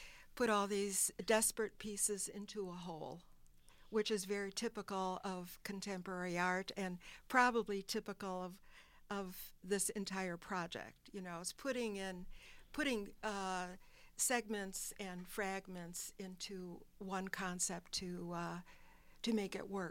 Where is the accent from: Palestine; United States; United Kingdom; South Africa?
United States; Chicago, Illinois; now in Racine, United States; I was born and raised in Chicago. I've lived in Racine just over 2 years